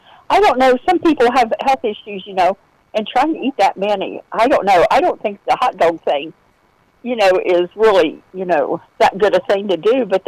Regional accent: Oak Hill, the South, United States; because down south, we have Rock Hill, you know, rock and then hill, H-I-L-L. And I'm from Oak Hill, but when we say it, we say Oak Hill, and it's like K-I-L-L.

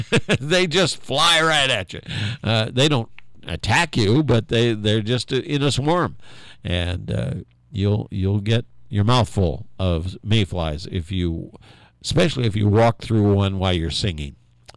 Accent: Indiana, United States; Now, I was born on May 27th, and we lived in Indiana, so we followed the Indy 500 quite closely.

